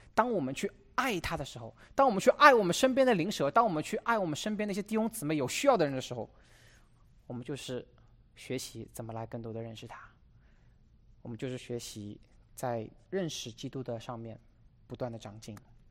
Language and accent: Chinese; China; now in United States; 我们当中很少是在美国出生，在美国长大的，我们大部分人都是从国内来的。